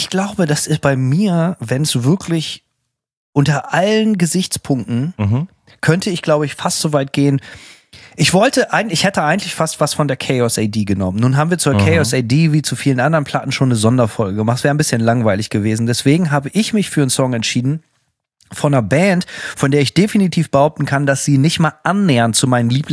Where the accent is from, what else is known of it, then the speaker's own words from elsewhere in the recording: Northern Germany, Germany; Ich weiß nicht, wie das in Berlin war, aber bei uns in Norddeutschland